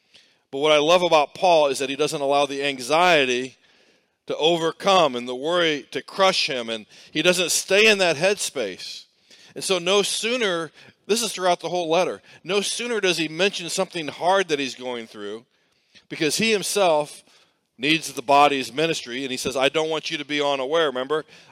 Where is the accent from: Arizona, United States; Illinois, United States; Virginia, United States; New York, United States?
Illinois, United States; Herscher; now in Springfield, United States; So in my hometown of Hersher, Illinois, we always had the Labor Day parade.